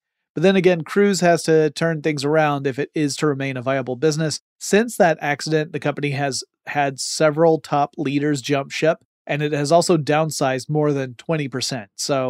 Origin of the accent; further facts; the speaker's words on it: Atlanta, Georgia, United States; and my hometown of Atlanta, Georgia.